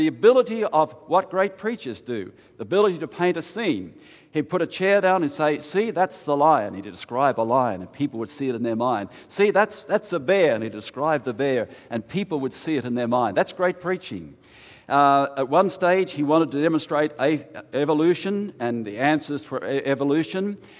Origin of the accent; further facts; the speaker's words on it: Australia; When he knew I was an evangelist from Australia, come home, a fellow evangelist, and I had two beautiful evenings with him.